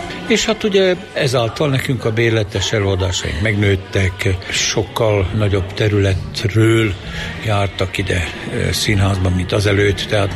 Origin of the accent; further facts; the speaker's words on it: Rožňava, Košice Region, Slovakia; also born or lived in Fiľakovo; Én ott születtem, aztán elkerültünk Rozsnyóra, mert ugye anyuék ott kaptak állást, pedagógusok voltak, és aztán ugye középiskolában én idejöttem Kassára, Magyar Ipariba.